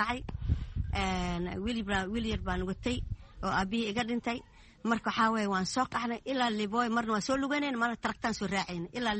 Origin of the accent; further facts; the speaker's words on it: Jamaame, Lower Juba, Somalia; moved away as an adult; also born or lived in Mogadishu; Aniga Soomaaliyan ku dhashay, qaasatan degmada Jamaamaan ku dhashay, laakiin hadda Qaxan waxaan kasoo qaxay. Markaan soo qaxay Muqdisho xaafada Madiina ayaan kasoo qaxay. Jamaama ayaan ku barbaaray